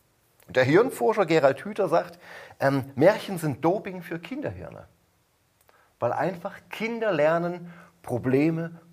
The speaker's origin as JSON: {"language": "German", "region": "Harz", "country": "Germany", "also_born_or_lived": "Lüneburg", "said": "Nee, ich komme aus dem Harz. Ja. Aber wir haben in Barzenrode halt keine Uni."}